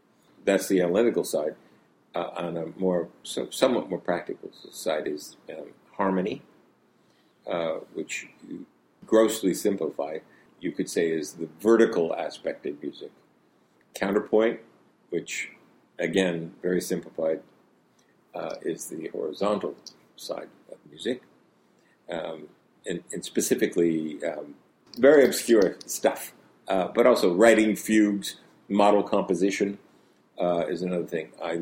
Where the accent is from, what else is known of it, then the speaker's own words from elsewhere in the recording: Troy, New York, United States; I grew up in Troy.